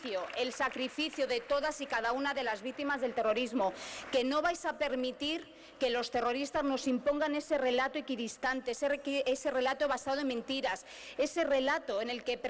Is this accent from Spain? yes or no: yes; Ermua, Basque Country, Spain; now in Madrid, Spain; yo hace 18 años decidí abandonar mi pueblo, mi tierra, el País Vasco, Ermua, y venir a Madrid. Os tengo que decir que a mí me asustaba, claro, venía de un pueblo de 16.000 habitantes, disculpad, a una gran ciudad, a la capital de España.